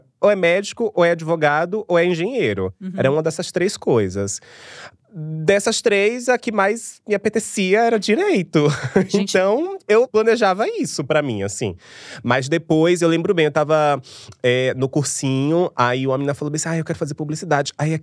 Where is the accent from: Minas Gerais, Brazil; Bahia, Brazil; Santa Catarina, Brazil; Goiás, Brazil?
Bahia, Brazil; now in São Paulo, Brazil; Sou do interior da Bahia e lutando aqui em São Paulo pra esse sonho acontecer.